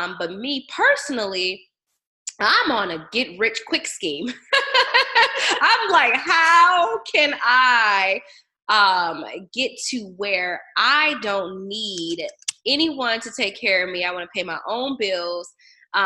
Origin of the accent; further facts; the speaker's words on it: Detroit, Michigan, United States; also born or lived in Atlanta; now in Dallas, United States; I'm from Detroit, Michigan, and I've been here in Dallas now for 6 going on 7 years, so I feel like I'm a Texan